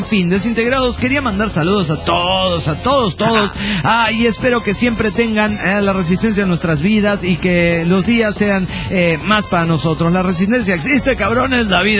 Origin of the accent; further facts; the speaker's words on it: Guadalajara, Jalisco, Mexico; de Guadalajara, Jalisco, México.